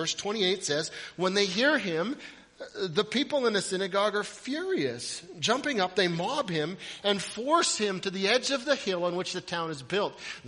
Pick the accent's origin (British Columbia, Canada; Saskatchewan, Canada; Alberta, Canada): British Columbia, Canada; Fort St. James; I grew up in a little town called Fort St. James, B.C. That's my hometown, and I'm pretty proud of some of the famous people who have come from my hometown.